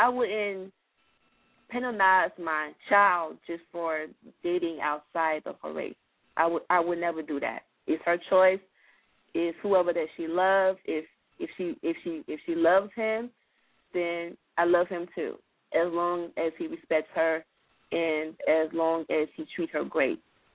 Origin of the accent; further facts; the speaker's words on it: Liberia; now in United States; I'm from Africa. I'm from Liberia, West Africa. I was born there.